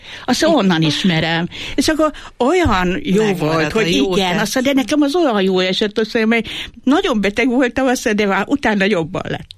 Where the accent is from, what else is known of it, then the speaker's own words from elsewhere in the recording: Eger, Heves, Hungary; olyan büszke voltam rá, hogy én is egri vagyok, meg ő is